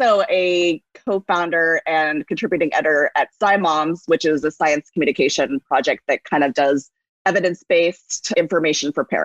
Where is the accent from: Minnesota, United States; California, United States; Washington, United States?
California, United States; Santa Cruz; Yeah, I grew up in Santa Cruz, California, which is a very laid back town in California, Northern California. I was raised Reform Jewish, but there was only one synagogue in town.